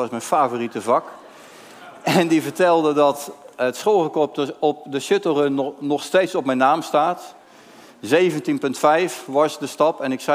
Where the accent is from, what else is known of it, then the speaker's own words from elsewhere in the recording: Barendrecht, South Holland, Netherlands; ik kom uit Barendrecht. Ik ben geboren en getogen hier vlak in de buurt. Ik ben in de reformatorische zeil opgegroeid. Ik ben in de christelijk gereformeerde kerk opgegroeid tot mijn 16e, 17e jaar.